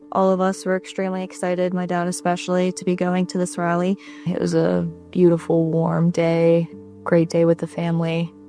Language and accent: English; Sarver, Pennsylvania, United States; I'm from Sorver, Pennsylvania.